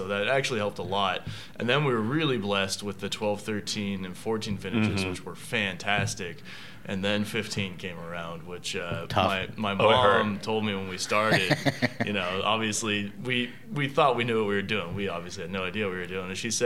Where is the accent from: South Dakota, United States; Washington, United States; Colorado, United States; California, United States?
California, United States; Sonoma; Well, growing up in Sonoma, you're always